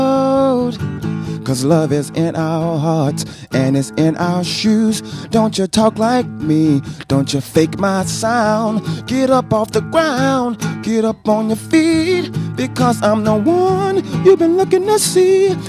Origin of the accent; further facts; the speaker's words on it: Atlanta, Georgia, United States; Yeah, man, I'm from Atlanta, Georgia